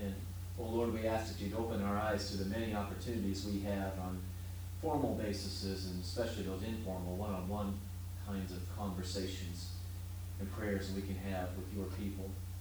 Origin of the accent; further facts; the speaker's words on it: Iowa, United States; I'm from Iowa.